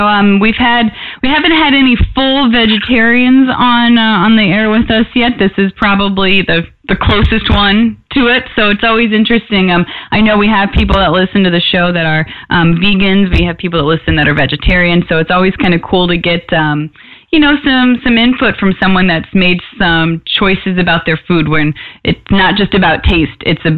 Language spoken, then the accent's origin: English; Chicago, Illinois, United States; of course everybody listening knows probably that I'm from Chicago as well.